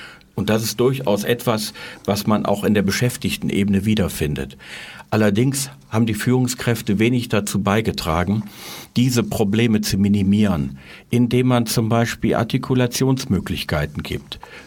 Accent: North Rhine-Westphalia, Germany; accent: Ruhr; Wie man meiner Sprache anhört, komme ich aus dem Ruhrgebiet.

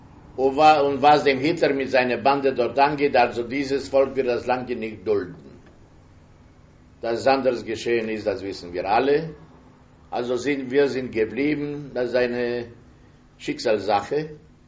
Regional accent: Kraków, Lesser Poland, Poland; born there; Ich bin geboren in Krakau in Polen.

